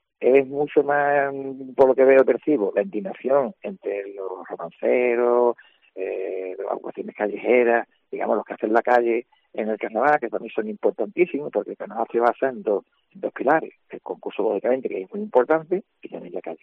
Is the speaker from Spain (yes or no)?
yes; Cádiz, Andalusia, Spain; yo como gaditano